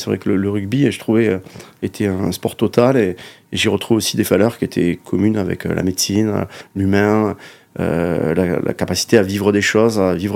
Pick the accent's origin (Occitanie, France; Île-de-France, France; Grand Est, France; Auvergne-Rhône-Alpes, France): Occitanie, France; Narbonne; also born or lived in Toulouse; Enfin, moi, je suis né Toulousain. Donc, voilà, mais j'ai grandi à Narbonne, je suis méditerranéen.